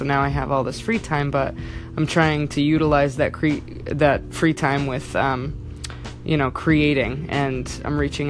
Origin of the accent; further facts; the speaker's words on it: Massachusetts, United States; I'm from Western Massachusetts, New England area.